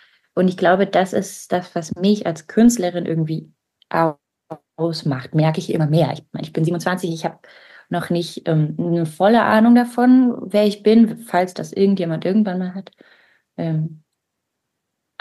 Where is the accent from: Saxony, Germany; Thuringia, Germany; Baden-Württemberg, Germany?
Saxony, Germany; Leipzig; moved away as an adult; also born or lived in Nice, France; now in Bern, Switzerland; Ich lebe in Bern, ich bin in Frankreich geboren, in Nizza und in Leipzig aufgewachsen. Und dann hat es mich vor 4 Jahren nach Bern verschlagen, eigentlich zum Austausch im Studium.